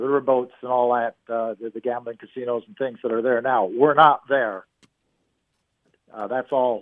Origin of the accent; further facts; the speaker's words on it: Iowa, United States; When I was growing up in Iowa